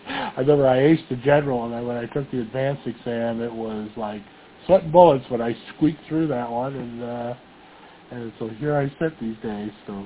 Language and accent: English; Boonville, New York, United States; now in Hudson Valley, United States; I grew up there. Been away from there since, I left there in 77. So I've been in the Hudson Valley ever since.